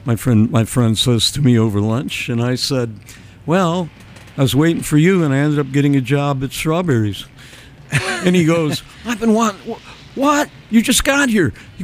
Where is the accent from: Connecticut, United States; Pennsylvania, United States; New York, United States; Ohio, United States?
New York, United States; Rochester; But they played it in my hometown of Rochester.